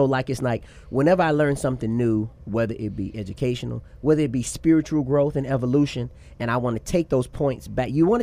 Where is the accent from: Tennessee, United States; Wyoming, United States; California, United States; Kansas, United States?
Tennessee, United States; Memphis; Okay, I told you, I'm from the deep south, if you don't know. I'm from Memphis.